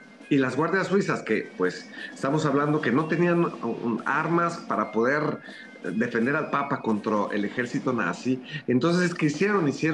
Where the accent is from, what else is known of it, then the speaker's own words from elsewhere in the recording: Mexico; now in Rome, Italy; yo soy mexicano, pero vivo en Roma y vivo muy cerca del Vaticano.